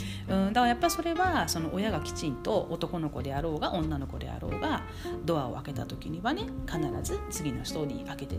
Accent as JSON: {"language": "Japanese", "town": "Nagoya", "region": "Aichi", "country": "Japan", "said": "私名古屋出身なんですけどちょっと訛りでね分かる人もいるかもしれないですけど、"}